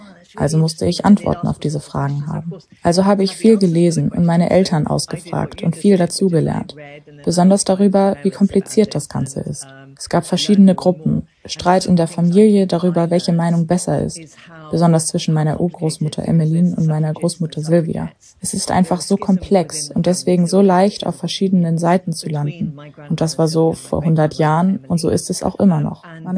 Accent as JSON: {"language": "German", "country": "Ethiopia", "tie": "born or raised there", "said": "Aber ich bin in Äthiopien aufgewachsen und das hat mich auch sehr beeinflusst."}